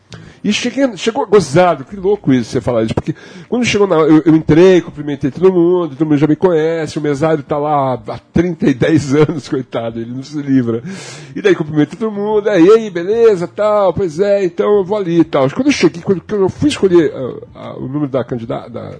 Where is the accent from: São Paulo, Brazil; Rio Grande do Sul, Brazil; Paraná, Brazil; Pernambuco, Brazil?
São Paulo, Brazil; São Bernardo do Campo; Eu nasci no Cambuci, depois de 9 anos de idade, eu me mudei para São Bernardo, Rui de Ramos. E vivi lá durante muitos anos.